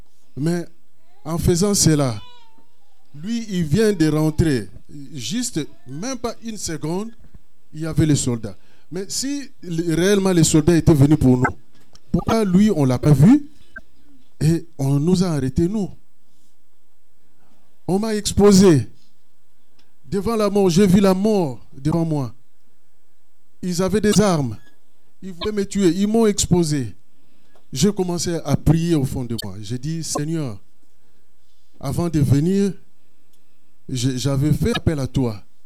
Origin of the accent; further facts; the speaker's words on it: Kinshasa, DR Congo; je partais au Nigeria acheter des affaires pour vendre chez nous au Congo, à Kinshasa.